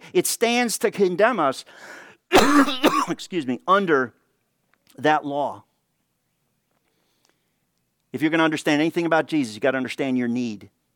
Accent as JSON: {"language": "English", "town": "Chicago", "region": "Illinois", "country": "United States", "tie": "born or raised there", "said": "I grew up in Chicago."}